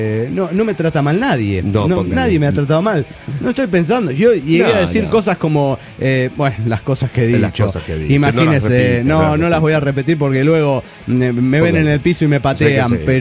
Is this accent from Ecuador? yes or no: yes; Ecuador; de Caicho, Ecuador.